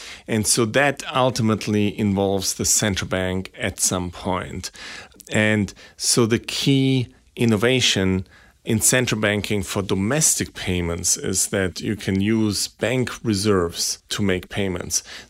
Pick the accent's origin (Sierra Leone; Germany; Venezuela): Germany; moved away as an adult; now in United States; I grew up in Germany, but went to work and went to school a little bit all over Europe before coming to the US for grad school